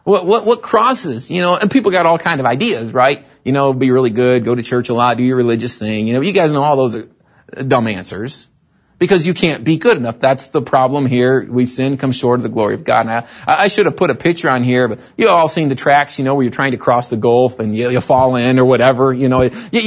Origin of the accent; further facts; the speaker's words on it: Michigan, United States; also born or lived in West Virginia; I grew up in Michigan, like heaven on earth. Okay, I lived in West Virginia for a while.